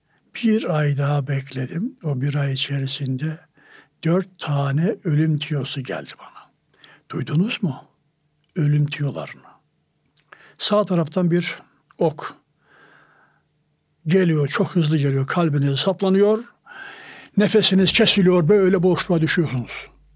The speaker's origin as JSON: {"language": "Turkish", "region": "Trabzon", "country": "Turkey", "lives_now": "Istanbul, Turkey", "said": "Aslen Trabzonluyum. Ama bir şekilde İstanbul'a geldim kara trenle."}